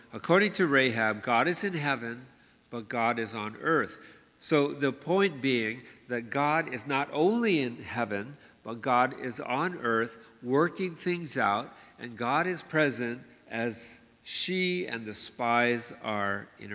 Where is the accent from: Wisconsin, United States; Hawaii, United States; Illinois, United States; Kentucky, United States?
Hawaii, United States; born there; yeah, I was born in Hawaii, but my background's Filipino, and now I live here, and I'm this hybrid person